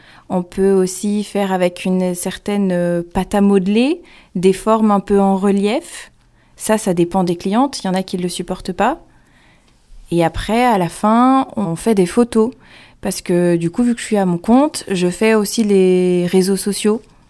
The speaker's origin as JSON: {"language": "French", "town": "Aubenas", "region": "Auvergne-Rhône-Alpes", "country": "France", "said": "Je suis originaire d'Aubenas en Ardèche."}